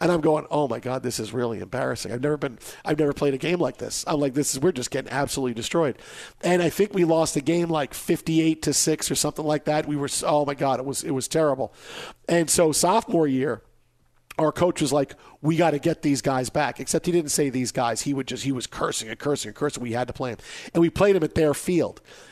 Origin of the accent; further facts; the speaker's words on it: Staten Island, New York, United States; I mean, these were Curtis and McKee, where I grew up in Staten Island.